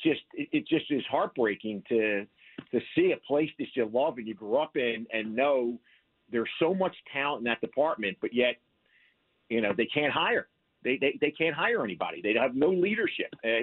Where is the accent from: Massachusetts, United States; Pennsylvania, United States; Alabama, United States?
Pennsylvania, United States; Philadelphia; It breaks my heart, Dom, to see my hometown like that.